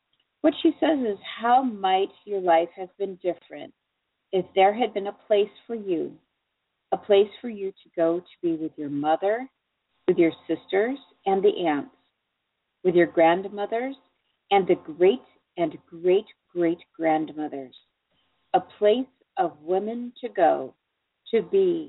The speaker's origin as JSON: {"language": "English", "region": "New York", "country": "United States", "said": "I'm originally from New York, and when we moved out here, I just never had the money to get to go back as often as I would have wished"}